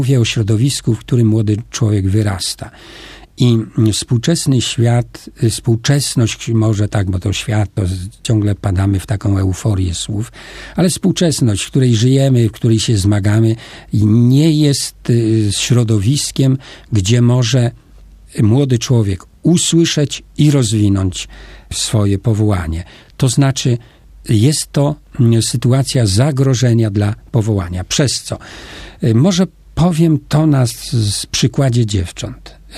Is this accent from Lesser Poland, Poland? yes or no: yes; Lesser Poland, Poland; bo pochodzę z okolic Tuchowa